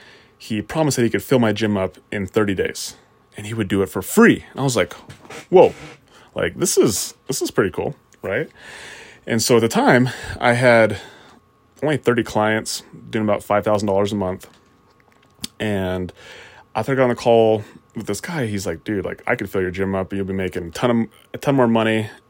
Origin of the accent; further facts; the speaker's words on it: Utah, United States; born there; also born or lived in Germany / Texas / Montana; where I was born in Utah, and then we lived in Germany, and then Texas, we ended up in Montana.